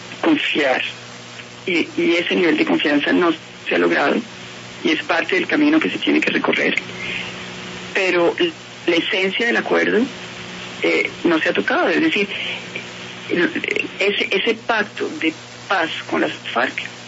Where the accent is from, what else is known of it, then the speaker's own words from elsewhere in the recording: Colombia; para nosotros como colombianos